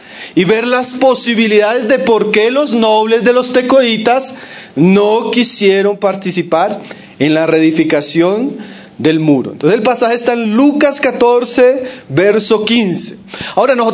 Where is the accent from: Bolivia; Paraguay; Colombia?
Colombia; Ahora, para nosotros como colombianos no es difícil de entender eso.